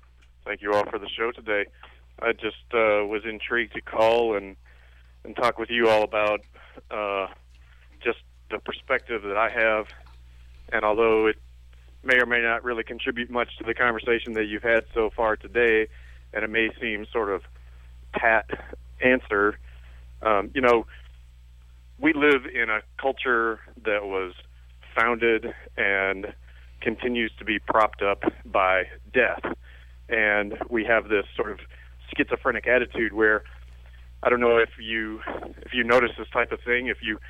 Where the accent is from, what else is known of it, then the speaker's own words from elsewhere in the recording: Alabama, United States; And in my high school, I grew up in Alabama, in the basement of my high school, we would shoot live ammunition